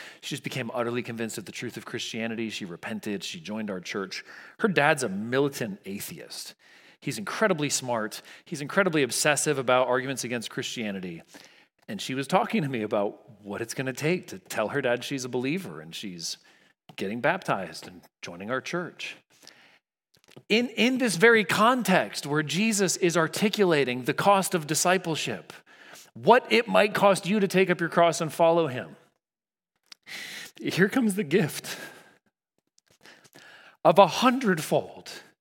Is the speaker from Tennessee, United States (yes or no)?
no; California, United States; I mean, I grew up in California. It's not a world apart from here.